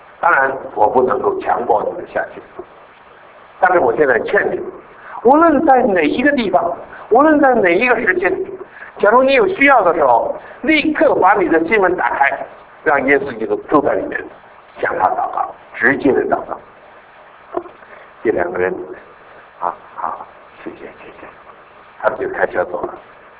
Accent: Hong Kong; 我说我来自香港，我是一个中国人

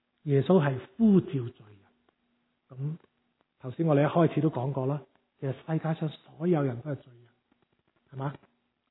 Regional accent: China; 当我回想，我们其实中国人，我们都很多时都是有这样的想法的

